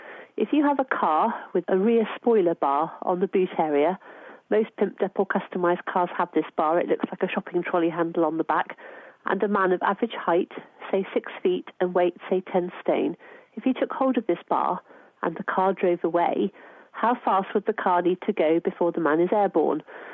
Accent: Newnham on Severn, South West England, United Kingdom; I'm from Newnham on Severn in Gloucestershire.

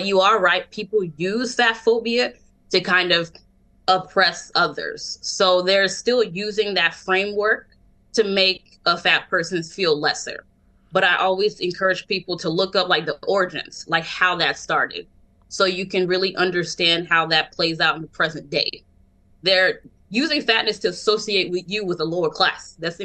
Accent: United States; I can't speak to really anywhere else, but I grew up in the States

